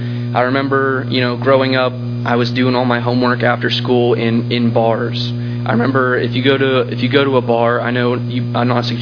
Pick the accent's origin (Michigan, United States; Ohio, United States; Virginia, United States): Virginia, United States; Virginia Beach; I'm from Virginia Beach, Virginia, in the Hampton Roads area. That's where I grew up and spent pretty much my entire life.